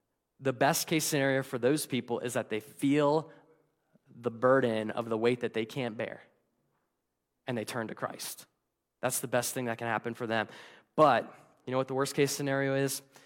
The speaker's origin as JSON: {"language": "English", "region": "Pennsylvania", "country": "United States", "said": "I'm from Lancaster County, the land of the Amish. So I have seen this up close."}